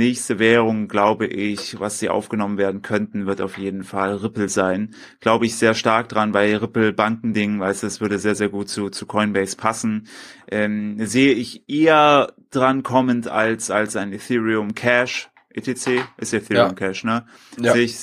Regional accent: Germany; soweit ich das als ich als dummer Deutscher verstanden habe

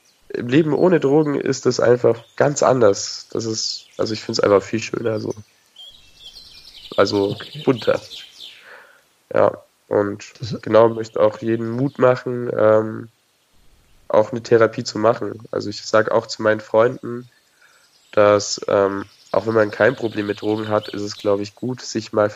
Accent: Nuremberg, Bavaria, Germany; gehe ich nicht mehr zurück in die Stadt, wo ich herkomme. Ich komme aus Nürnberg. Auf jeden Fall habe ich vor, in Bayern zu bleiben und gehe dann irgendein schönes Fleckchen, so Stadtrand oder Kleinstadt.

